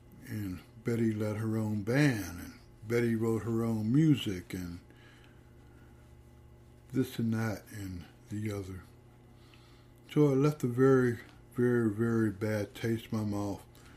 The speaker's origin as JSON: {"language": "English", "town": "Pittsburgh", "region": "Pennsylvania", "country": "United States", "said": "after I told him I was from Pittsburgh and everything"}